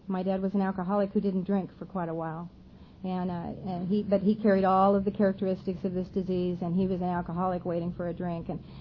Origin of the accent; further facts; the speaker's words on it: Montana, United States; And I grew up in Montana. I'm the oldest of four kids.